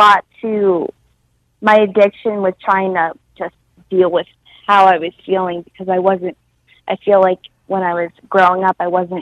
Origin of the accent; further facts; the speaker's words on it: Dover, New Jersey, United States; born there; I was born in Dover, New Jersey. I'm 25 now, and my parents stayed together until I was about 14. I'm an only child.